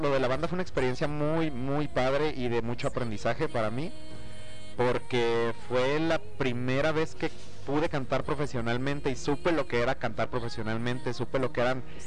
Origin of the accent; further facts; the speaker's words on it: Guadalajara, Jalisco, Mexico; sí, soy orgullosamente tapatío